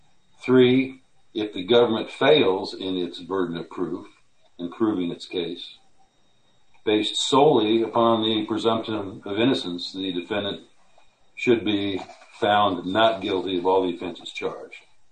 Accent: Kansas, United States; I'm from Kansas with the law firm of Stevens and Brand

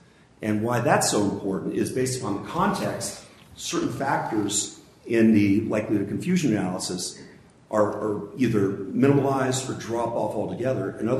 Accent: Huntsville, Utah, United States; Or I'm from Huntsville, Utah.

